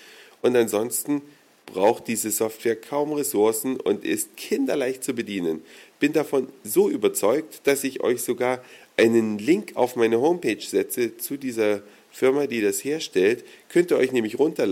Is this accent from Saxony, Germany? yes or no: yes; Saxony, Germany; now in Hamburg, Germany; Ich in Westsachsen geboren und aufgewachsen, mittlerweile ja schon seit über 10 Jahren in Hamburg, komme natürlich regelmäßig in meine sächsische Heimat